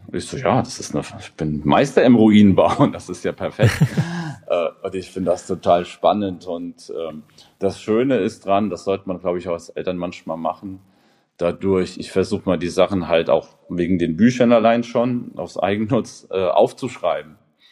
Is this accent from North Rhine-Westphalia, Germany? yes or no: no; Mainz, Rhineland-Palatinate, Germany; bei uns hier in Mainz, ich komme aus Mainz